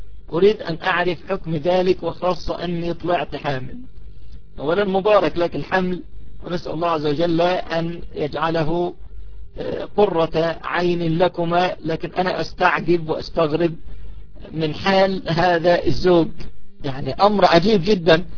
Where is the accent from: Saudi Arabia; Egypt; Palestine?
Egypt; أن المشهور عندنا في مصر أنهم يقولون ذهب للزمن